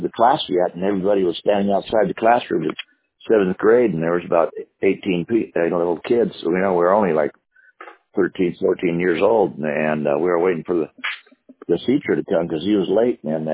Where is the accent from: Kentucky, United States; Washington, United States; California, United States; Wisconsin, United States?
California, United States; Concord; See, I grew up in Concord. You know where Concord's at?